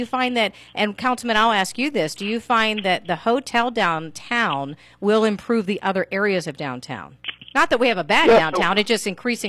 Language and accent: English; Butler, United States; I have to say, I'm from Butler. I moved away and then came back home and have been home since